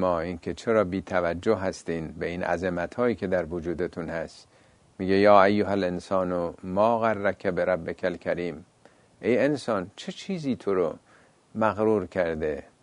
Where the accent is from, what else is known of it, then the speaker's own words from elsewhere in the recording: Iran; حالا ما ایرانی هستیم میتونیم بگیم به اندازه تهران